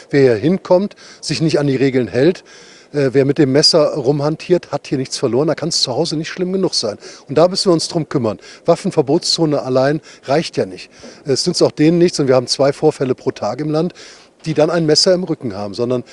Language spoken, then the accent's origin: German; border region with Luxembourg, Germany; Und ich komme aus der Grenzregion zu Luxemburg.